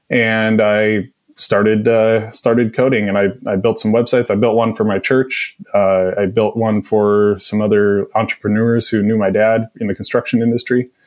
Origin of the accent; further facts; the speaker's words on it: Oregon, United States; where I grew up in Northwest coastal Oregon.